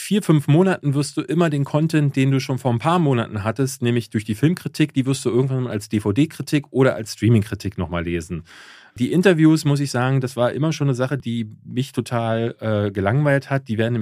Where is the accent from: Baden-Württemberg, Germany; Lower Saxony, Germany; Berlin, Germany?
Berlin, Germany; Weil wir sind als Berliner verwöhnt